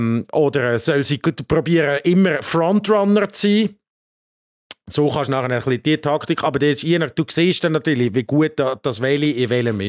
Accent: Switzerland; bei uns in der Schweiz

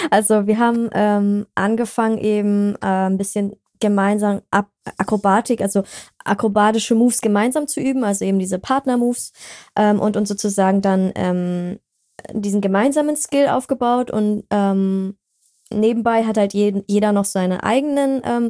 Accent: Hanover, Lower Saxony, Germany; also ich komme ja ursprünglich gar nicht von hier, ich komme aus Hannover ursprünglich.

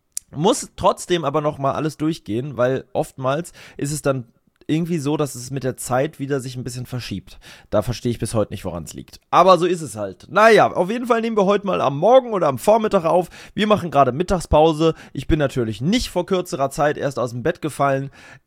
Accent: Berlin, Germany; in meine alte Heimat Hut zu fahren, in meine alte Hood. Genau, nach Sandy Shores. nach Spandau

